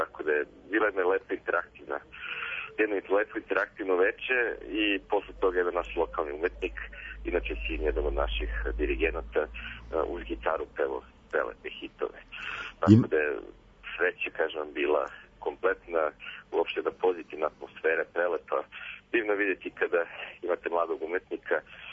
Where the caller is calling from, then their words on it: Užice, Šumadija and Western Serbia, Serbia; U nas, kod nas u Užicu, noć je veoma radosna i srećna.